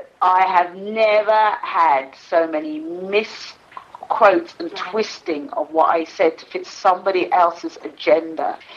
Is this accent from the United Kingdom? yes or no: yes; East of England, United Kingdom; also born or lived in Africa; I was born in England in 1957. I left England for Africa at 4. I came back from Africa at 9.